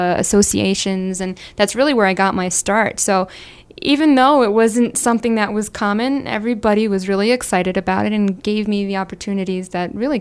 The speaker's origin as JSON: {"language": "English", "region": "New Jersey", "country": "United States", "tie": "born or raised there", "said": "I was born and raised in New Jersey. We have a huge Portuguese community."}